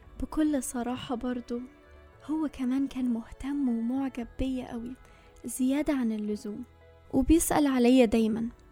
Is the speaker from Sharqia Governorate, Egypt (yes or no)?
no; Cairo, Cairo Governorate, Egypt; أنا مصرية من القاهرة بس ما تولدتش فيها. بابايا ومامتي اتجوزوا وهم صغيرين قوي وسافروا يشتغلوا برا من بداية حياتهم. أنا وأخواتي كلنا تولدنا وتربينا برا وكبرنا في بلد تاني غير بلدنا